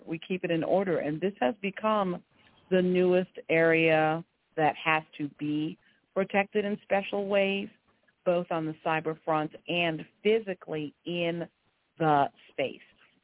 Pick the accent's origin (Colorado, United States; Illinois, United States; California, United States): Colorado, United States; Colorado Springs; I was raised in Colorado Springs since the age of 9. So I've been here a long time